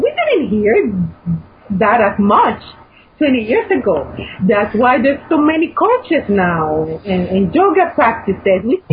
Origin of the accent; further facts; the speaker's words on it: Puerto Rico; Like, I'm from Puerto Rico, we're still recovering.